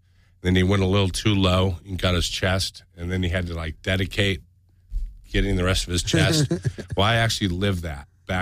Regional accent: Los Angeles, California, United States; that's one thing I hate about Los Angeles and growing up in California is the infrastructure here has always been set up for cars.

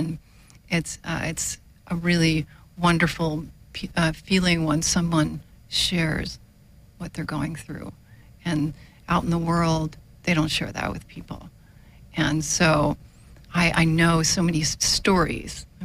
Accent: New Jersey, United States; Yes, South Jersey, not far from Atlantic City.

